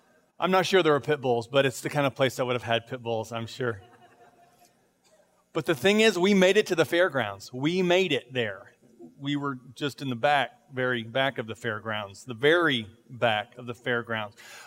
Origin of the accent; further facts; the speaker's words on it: Arlington, Texas, United States; Okay, so I grew up in Arlington, and I'm very familiar with it, but the part of town that always confuses me is Fair Park.